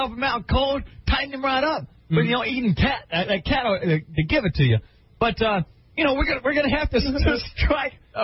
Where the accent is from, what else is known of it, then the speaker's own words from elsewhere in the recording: Arkansas, United States; I'm from Arkansas. I was born and raised in the woods.